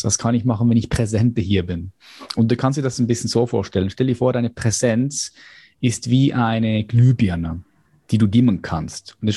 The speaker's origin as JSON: {"language": "German", "country": "Switzerland", "said": "ich bin von der Schweiz"}